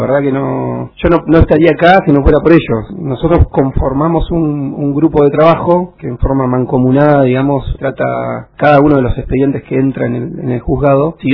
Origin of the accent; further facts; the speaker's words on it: Comodoro Rivadavia, Chubut, Argentina; born there; now in Sarmiento, Argentina; Yo nací en Comodoro en 1982, el 4 de mayo, y hace 7 años que estoy en Sarmiento.